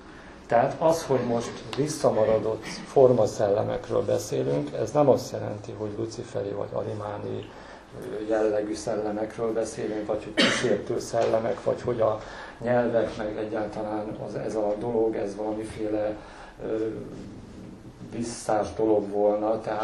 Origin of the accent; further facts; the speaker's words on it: Hungary; Tehát az, hogy én magyar vagyok, lehet, hogy csak azért születhetett meg ez a könyv, mert hogyha én német vagyok, vagy angol vagyok, vagy bármilyen más nyelven beszélek